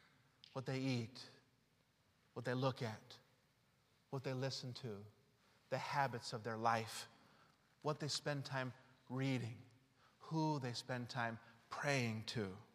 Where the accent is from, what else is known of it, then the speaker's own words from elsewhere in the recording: Utah, United States; I grew up in Utah.